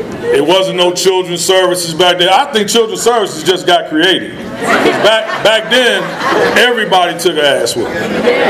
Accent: Washington, District of Columbia, United States; I'm born and raised in Washington, D.C. I got clean in Ohio.

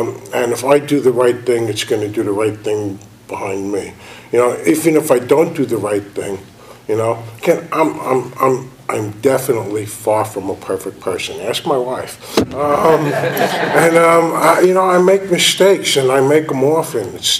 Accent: New York, United States; so I grew up in New York, if you can't tell.

